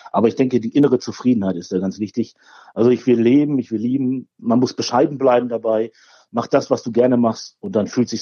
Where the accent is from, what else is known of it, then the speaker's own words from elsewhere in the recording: Bochum, North Rhine-Westphalia, Germany; Ich bin ein Ruhrpottler. Wir haben hier in Bochum eine ganz tolle Brauerei.